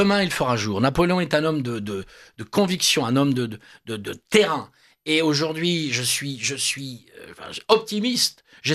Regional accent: Paris, Île-de-France, France; Je suis parisien, je suis français et je suis européen.

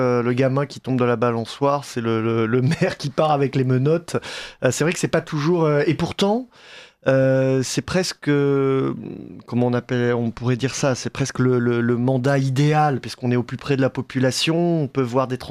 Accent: Bourgogne-Franche-Comté, France; Je sais que chez moi, en Saône-et-Loire, il y a des villes de 10 000 habitants, de 15 000 habitants

